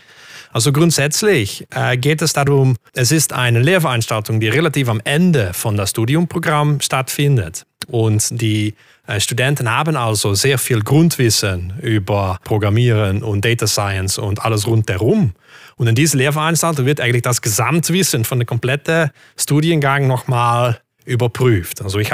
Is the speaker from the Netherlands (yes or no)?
yes; Netherlands; German is a second language; Ich bin Niederländer, deswegen ist mein Deutsch so komisch.